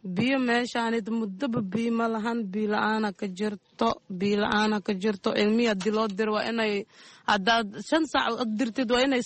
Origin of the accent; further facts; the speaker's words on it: Mogadishu, Banaadir, Somalia; aniga muqdisho ka imaaday